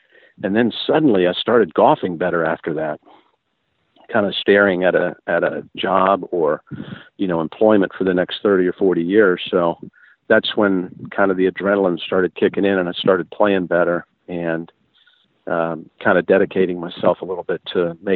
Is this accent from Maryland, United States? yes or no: yes; Frederick, Maryland, United States; We would go growing up in Frederick, Maryland, just outside of Baltimore and Washington.